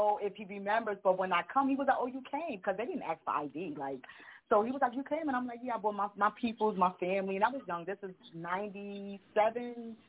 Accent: Paterson, New Jersey, United States; So I'm from Patterson, born and raised. I was originally from Lafayette, and then we moved to Triangle Village.

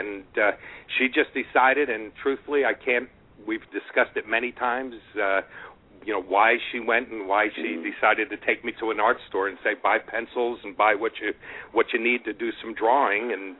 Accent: Trenton, New Jersey, United States; now in Long Island, United States; Born and raised in Trenton, New Jersey. Mm-hmm. Live in Long Island now with my wife Nancy.

